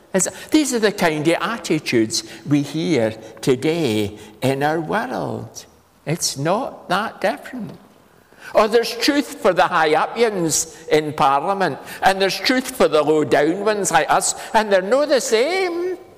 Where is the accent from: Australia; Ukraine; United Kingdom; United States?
United Kingdom; Scotland; I grew up in the Borders, you know.